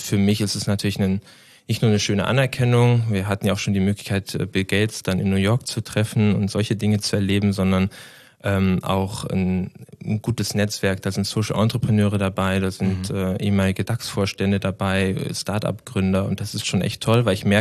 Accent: Krempe, Schleswig-Holstein, Germany; born there; ich bin in Krempe geboren, im schönen Schleswig-Holstein, Kreis Steinburg, kann ich nur empfehlen.

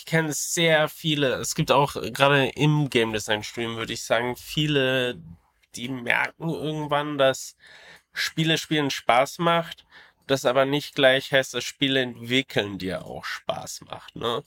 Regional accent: Southern Germany, Germany; now in Berlin, Germany; Also ich komme aus dem Süden Deutschlands eher, bin aber viel umgezogen, immer weiter gen Norden und jetzt in Berlin gelandet.

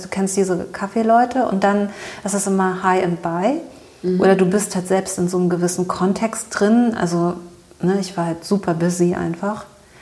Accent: Berlin, Germany; Ich bin in Berlin aufgewachsen

